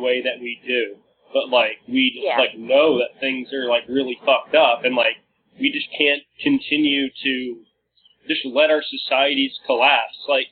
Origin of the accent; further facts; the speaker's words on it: New Jersey, United States; Because I'm from New Jersey, So.